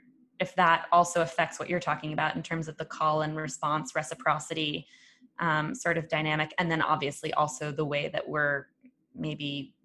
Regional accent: United States; you and I were both born and raised in the United States.

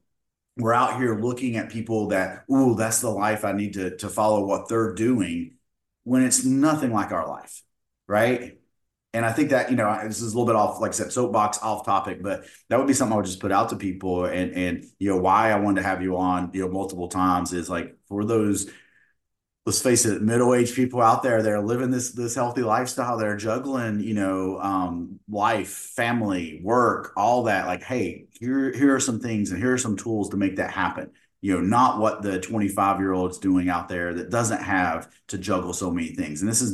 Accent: Appalachia, United States; I'm mid 40s. I grew up in Appalachia. I have a funny, you know, way that I talk.

